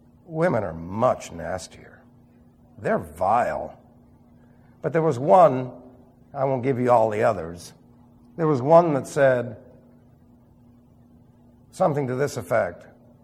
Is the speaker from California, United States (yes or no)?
no; New York, United States; But then you see, I'm from New York, and our New York attitude has always tried to demean the individual to the lowest degree without demeaning yourself.